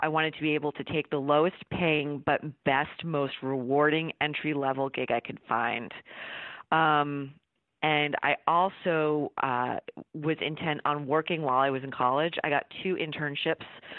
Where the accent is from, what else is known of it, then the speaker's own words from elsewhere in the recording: New York, United States; I grew up on Long Island, and I knew I wanted to go to school in New York City